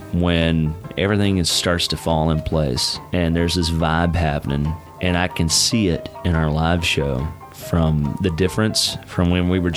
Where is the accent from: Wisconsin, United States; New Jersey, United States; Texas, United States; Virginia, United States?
Texas, United States; And we're both from Texas.